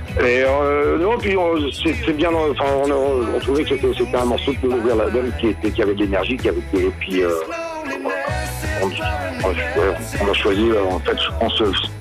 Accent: Brittany, France; Je crois que quand on est breton et quand on est à la pointe, on sait très bien que de toute façon c'est un choix de vie.

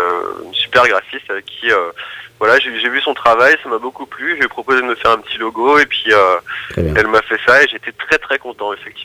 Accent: Reims, Grand Est, France; now in Paris, France; moi je suis originaire de Reims, puis j'habite sur Paris maintenant depuis 2 ans et demi

